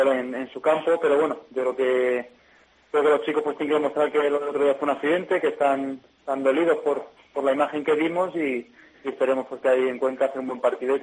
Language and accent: Spanish; Zaragoza, Aragon, Spain; now in Guadalajara, Spain; yo vine a Guadalajara, soy de Torrero, pero cada día que pasa pues me hacen sentirme más alcarreño, la verdad.